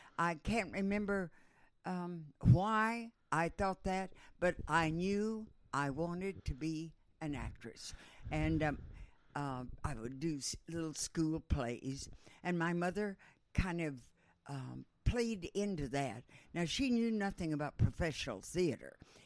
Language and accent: English; Abilene, Texas, United States; I grew up, as they say, in Abilene, Texas, honey. But you can't hardly tell it now. I plumb lost my accent.